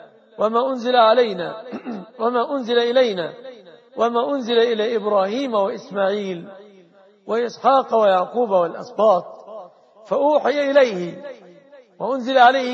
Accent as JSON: {"language": "Arabic", "country": "Egypt", "said": "بلادنا مصر"}